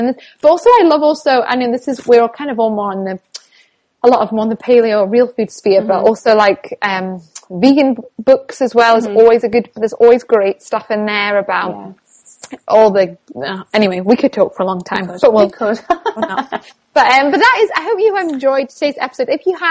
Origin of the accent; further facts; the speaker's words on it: Newcastle, North East England, United Kingdom; And so I was just like, no, I grew up actually in Newcastle.